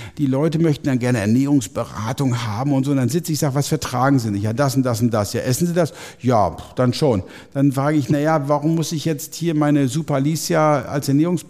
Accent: North Rhine-Westphalia, Germany; ich komme aus dem Ruhrgebiet, ne?

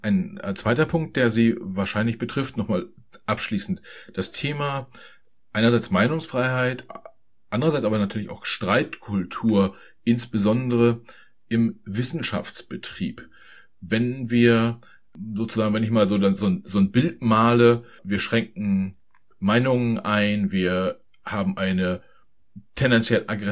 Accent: East Germany, Germany; als Ostdeutscher darf ich das sagen.

